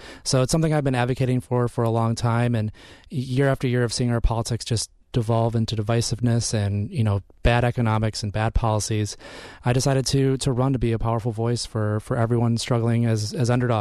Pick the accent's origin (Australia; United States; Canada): United States; Kenosha, Wisconsin; growing up in Kenosha